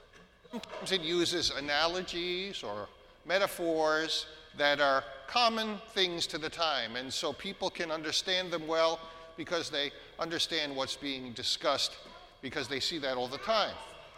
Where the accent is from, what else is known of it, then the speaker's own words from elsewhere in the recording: North Babylon, New York, United States; There were precious few sheep growing up in North Babylon, New York.